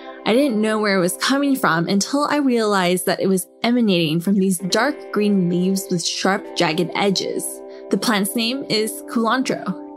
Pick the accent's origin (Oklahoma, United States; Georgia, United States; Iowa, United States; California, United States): California, United States; Los Angeles; the annual herbs that I grew up with in Los Angeles, like cilantro and oregano